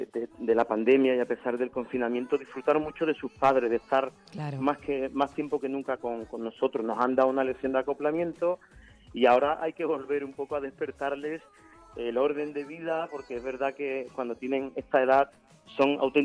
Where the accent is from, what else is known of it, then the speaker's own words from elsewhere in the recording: Andalusia, Spain; now in Madrid, Spain; una paisana en la que creo muchísimo, en su voz y en su talento, y que le ha dado a … un toque pues más de mi esencia, de mi tierra, ¿no? Y a pesar de que llevemos en Madrid más de 20 años viviendo, me gusta seguir dejando esa raíz del pop de un andaluz.